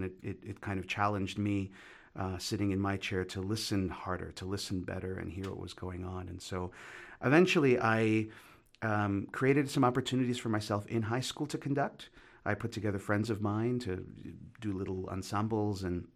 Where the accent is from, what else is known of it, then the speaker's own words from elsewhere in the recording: New York City, New York, United States; I grew up in New York City. I am only child from a single mom. My mother is Ecuadorian. She was born in Ecuador.